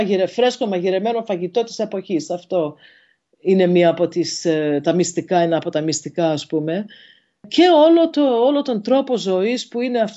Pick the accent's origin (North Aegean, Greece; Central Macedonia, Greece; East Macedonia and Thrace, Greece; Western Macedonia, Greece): North Aegean, Greece; Ikaria; Οι Ικαριώτες είμαστε ερωτευμένοι με το νησί μας. Οργανώνουμε την ζωή μας για να μπορούμε να περάσουμε χρόνο στην Ικαρία.